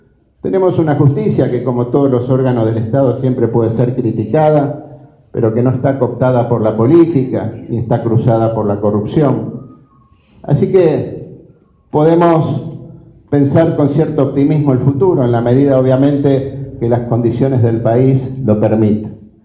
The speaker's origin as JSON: {"language": "Spanish", "region": "Santa Fe", "country": "Argentina", "said": "por parte de todos los que somos santafesinos"}